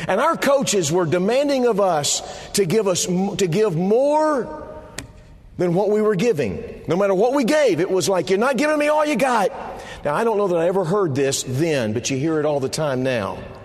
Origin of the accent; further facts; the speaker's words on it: Texas, United States; I grew up in Texas, and I live there in Texas now, and I always have a check in my spirit wherever I say I live.